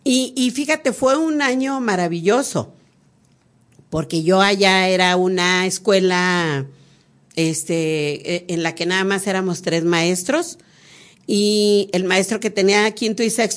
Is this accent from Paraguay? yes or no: no; Durango, Mexico; cuando se llega la oportunidad de que salgo yo del sexto año, me vengo a la ciudad de Durango porque en mi pueblo pues ya no había secundaria.